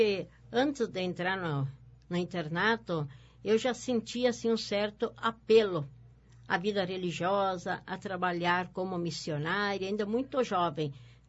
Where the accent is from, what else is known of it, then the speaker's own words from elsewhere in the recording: Rio Grande do Sul, Brazil; Eu sou natural do Rio Grande do Sul